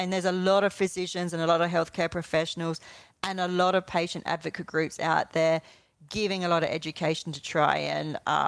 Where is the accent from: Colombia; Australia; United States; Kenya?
Australia; Adelaide, South Australia; Oh, I'm from Adelaide.